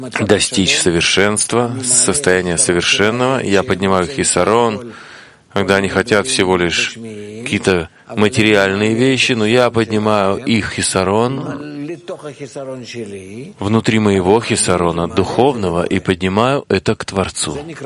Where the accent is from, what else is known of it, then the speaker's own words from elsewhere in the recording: Russia; я из России